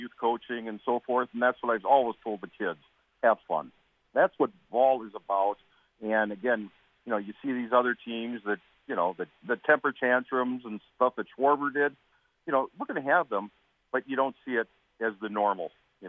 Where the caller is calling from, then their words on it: Wisconsin Rapids, Wisconsin, United States; You know, again, I'm calling from Wisconsin Rapids.